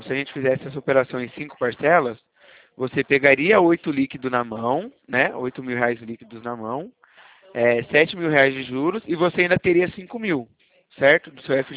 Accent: São Paulo, Brazil; Não, eu sou do interior de São Paulo.

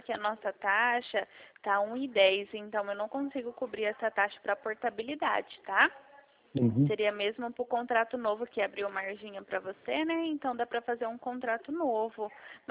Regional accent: Dracena, São Paulo, Brazil; Eu sou aqui de Dracena

